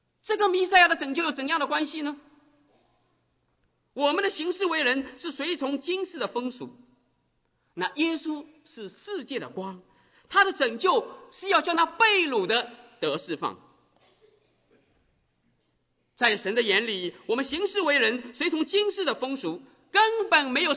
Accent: Shanghai, China; 我是从上海来的

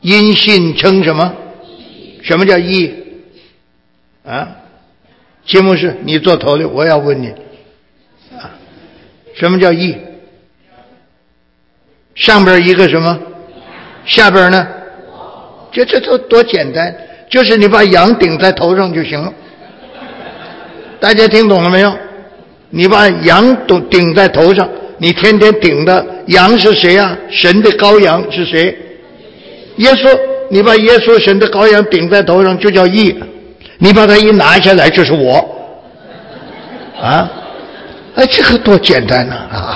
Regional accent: China; 看中国字你们都不会写，你看这糟糕了，简直我们中国人都把自己老祖宗的字都忘了。

